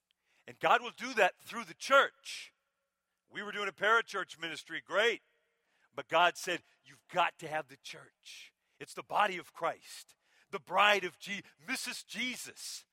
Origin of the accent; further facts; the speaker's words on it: Minnesota, United States; Some of these weak sauce Southerners, I love you Southerners, I'm from Minnesota.